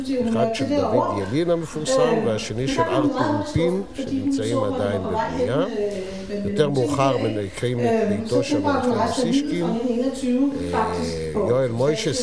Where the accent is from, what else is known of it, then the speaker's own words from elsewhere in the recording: Jerusalem, Jerusalem District, Israel; אני נולדתי כבר לירושלים המאוחדת. אני הבן הקטן במשפחה. וגדלתי בצדו של הסבא שלי … בשכונת רחביה בירושלים